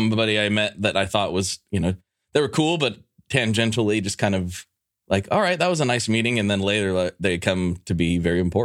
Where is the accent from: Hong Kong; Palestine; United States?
United States; Pacific Northwest; growing up in the Pacific Northwest and being the age that I am.